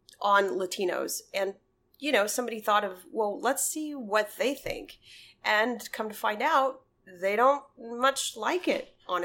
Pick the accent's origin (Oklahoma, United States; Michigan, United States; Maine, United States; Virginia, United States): Oklahoma, United States; Born and raised on a reservation. Okay, so I was raised around this.